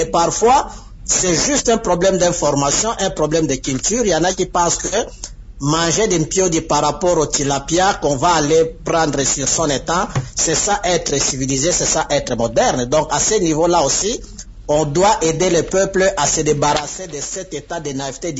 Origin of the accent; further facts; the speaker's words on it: DR Congo; chez nous, en République démocratique du Congo